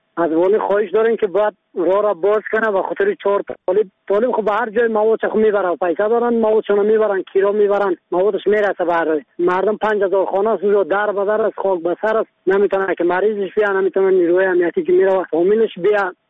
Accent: Badakhshan, Afghanistan; ما از بدخشان هستم،

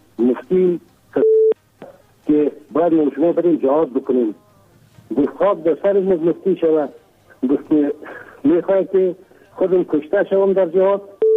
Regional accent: Kabul, Afghanistan; اصلا از کابل هستم.

